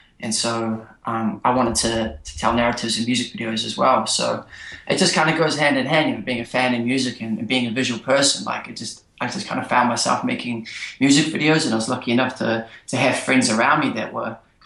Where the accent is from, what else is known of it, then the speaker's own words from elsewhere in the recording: New Zealand; moved away as an adult; now in New York, United States; Well, I'm from New Zealand originally, and so grew up there throughout my younger years, and actually moved to New York in 2009.